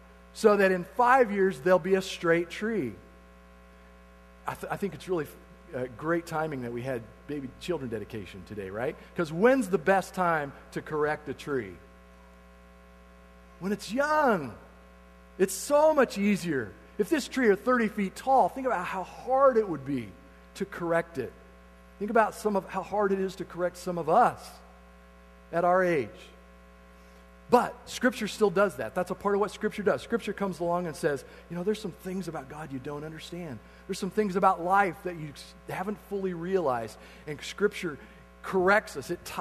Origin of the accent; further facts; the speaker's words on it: Kansas, United States; And since I'm from Kansas, I grew up kind of as their fan.